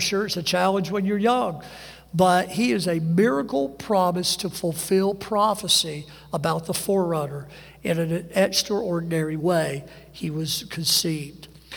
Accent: Decatur, Mississippi, United States; I grew up in Decatur, Mississippi.

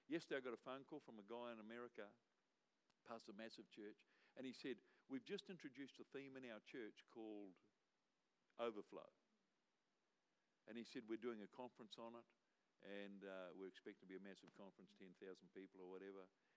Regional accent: New Zealand; But I'm a Kiwi.

